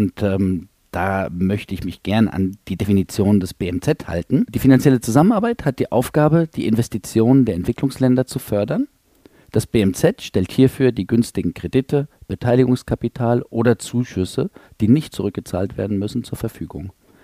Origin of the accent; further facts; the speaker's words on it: Frankfurt, Hesse, Germany; Ich bin Frankfurter, in der KfW, in Frankfurt geboren, deutsch-französischer Abstammung